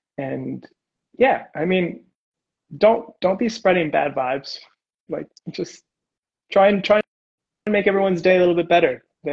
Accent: Canada; I mean, it happens in Canada as well. I'm from Canada.

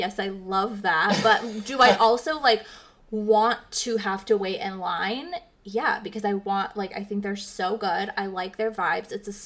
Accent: La Pine, Oregon, United States; I'm from Lapine. Yeah, I grew up in Lapine until I was 12. And then when my mom was like, oh, we're going to move to, like, Springfield

